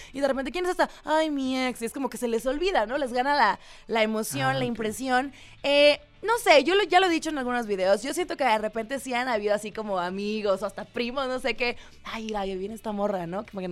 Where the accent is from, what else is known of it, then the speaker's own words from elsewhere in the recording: Tijuana, Baja California, Mexico; accent: norteño; Soy de Tijuana, porque ya me escuchaste muy norteña.